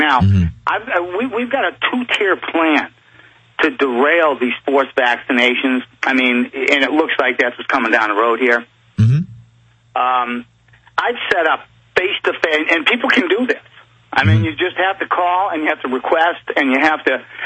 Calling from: Massachusetts, United States; I'm calling from Massachusetts here.

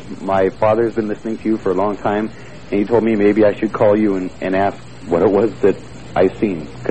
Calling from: Redding, California, United States

